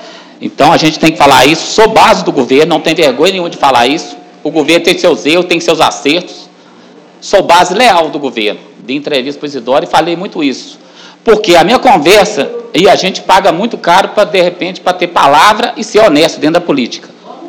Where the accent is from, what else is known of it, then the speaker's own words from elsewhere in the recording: Santa Rita, Brazil; born there; now in Cachoeira, Brazil; Somos conterrâneos, somos de Santa Rita, moro muitos anos em Cachoeira, mas sou nascido Santa Rita de pai e mãe.